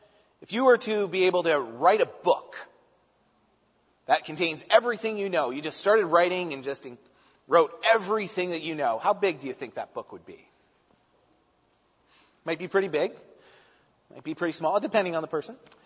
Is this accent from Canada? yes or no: yes; Hamilton, Ontario, Canada; moved away as an adult; also born or lived in Edmonton / Saskatchewan; I was born and raised in Hamilton, and then at 19, I moved out to Edmonton, where I was trained in electrical, and then I moved to Briarcrest in Saskatchewan